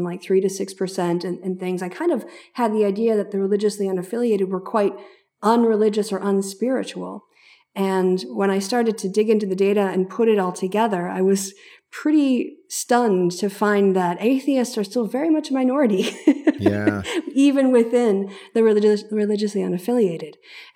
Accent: United States; what's particularly interesting to me as an American

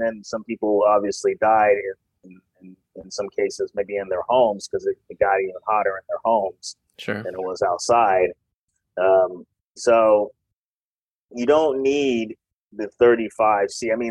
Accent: Seattle, Washington, United States; I didn't have air conditioning growing up in Seattle either.

